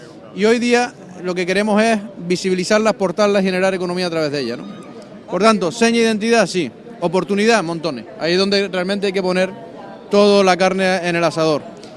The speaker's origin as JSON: {"language": "Spanish", "region": "Canary Islands", "country": "Spain", "said": "el 53% que sí somos de Lanzarote como de Fuerteventura, tenemos una responsabilidad, que es mantener esa identidad."}